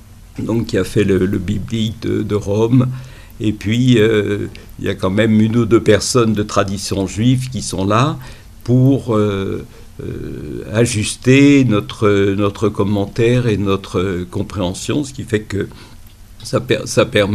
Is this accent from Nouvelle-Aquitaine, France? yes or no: no; Paris, Île-de-France, France; je suis originaire de Paris, j'étais à côté de la rue des Rosiers